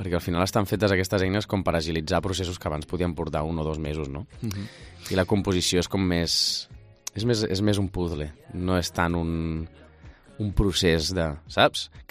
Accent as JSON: {"language": "Catalan", "town": "Sabadell", "region": "Catalonia", "country": "Spain", "tie": "born or raised there", "also_born_or_lived": "Barcelona / Sant Quirze del Vallès", "said": "Sí, vaig néixer a Barcelona, però bueno, he viscut una miqueta custòdia compartida, no? Cap aquí, cap allà, de Sant Quirze a Sabadell, al Vallès Occidental."}